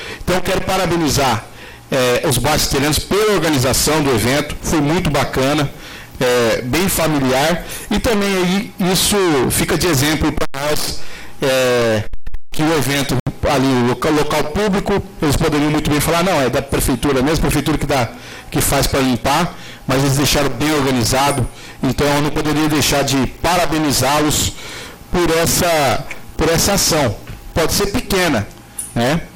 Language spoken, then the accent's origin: Portuguese; Terenos, Mato Grosso do Sul, Brazil; por ser nascido e criado em Terenos, por ser cidadão.